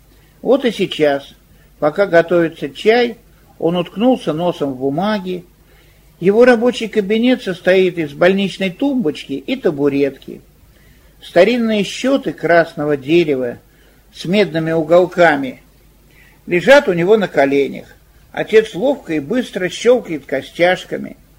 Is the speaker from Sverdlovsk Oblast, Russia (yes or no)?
no; Leningrad, Saint Petersburg, Russia; мы, как эвакуированные из Ленинграда русские, выкопали себе землянку в склоне холма.